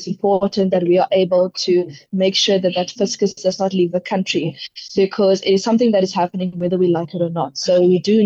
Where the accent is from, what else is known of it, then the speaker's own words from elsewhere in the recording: South Africa; as a South African, you know, as a country